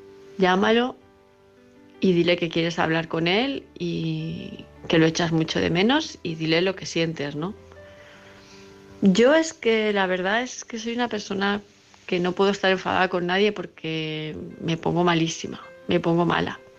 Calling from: Palma de Mallorca, Balearic Islands, Spain; de Palma de Mallorca.

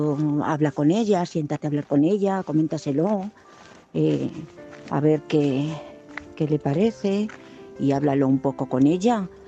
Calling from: Madrid, Community of Madrid, Spain; de Madrid.

